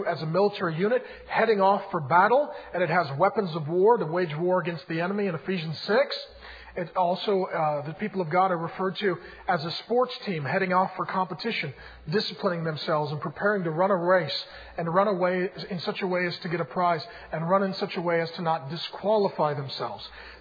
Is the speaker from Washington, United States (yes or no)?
yes; Seattle, Washington, United States; I was raised in South Seattle in the ghetto behind the Deja Vu next to the airport.